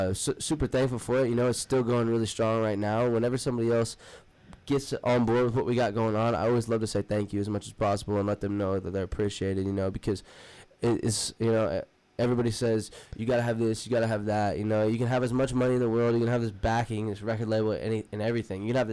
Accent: Terre Haute, Indiana, United States; I'm obviously from Terre Haute, so it's always cool to be close to home playing some shows

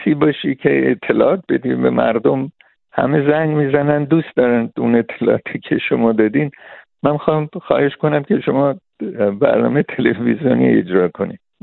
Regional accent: Iran; also born or lived in New York; now in Los Angeles, United States; من 45 سال قبل از ایران اومدم و البته یک بار برگشتم به ایران، ولی اومدم نیویورک. بعدن سال 1980 اومدم لس آنجلس و از اون زمان در لس آنجلس زندگی میکنم و یعنی یک مدت کوتاهی در کالور سیتی بودم،

